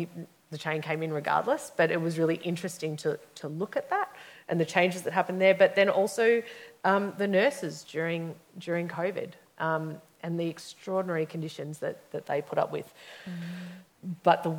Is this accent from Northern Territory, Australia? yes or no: no; Victoria, Australia; I grew up protesting in the Kennett years.